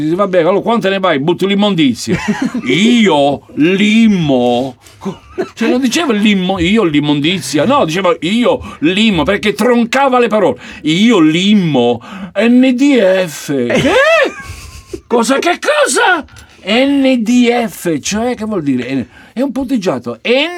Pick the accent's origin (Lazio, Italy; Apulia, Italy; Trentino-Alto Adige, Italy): Apulia, Italy; Foggia; Foggia, proprio al centro.